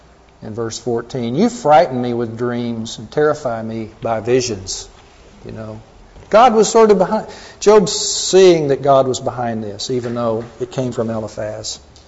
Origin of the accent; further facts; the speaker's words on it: Texas, United States; Now, I'm from Texas, and I grew up there, and we were more likely to say you all.